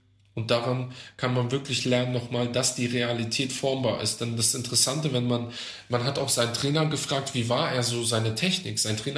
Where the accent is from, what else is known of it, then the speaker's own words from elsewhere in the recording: Germany; Ich bin in Deutschland groß geworden, ich bin religiös eingestellt